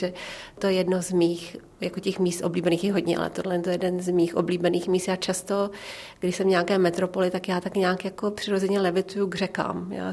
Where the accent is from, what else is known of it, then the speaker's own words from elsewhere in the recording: Hradec Králové, Hradec Králové Region, Czechia; also born or lived in Pelhřimov / Hořebník; já jsem se narodila v Pelhřimově a hned po porodu mě převedli do vlastně domů mých prarodičů v Hořebníku, kde jsem bydla do svých dvou let a pak jsme se celá rodina přestěhovali do Hradce Králové